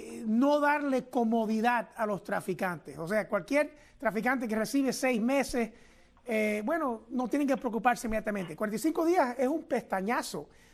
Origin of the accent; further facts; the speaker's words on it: Costa Rica; born there; en el 1964, el año que yo coincidentemente nací en Costa Rica de padres cienfuegueros